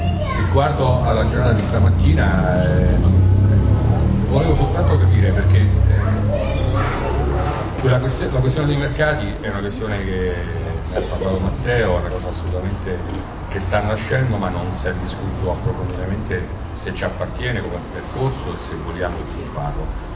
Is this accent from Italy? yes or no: yes; Rome, Lazio, Italy; Io vengo da Roma, da un centro sociale romano che è Forte Prestino